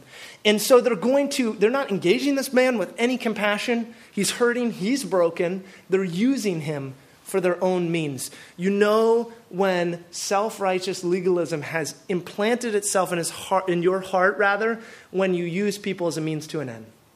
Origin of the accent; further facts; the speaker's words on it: Portland, United States; I come from the Portland area, and man, it is church city, and we divide ourselves over the strangest things, right?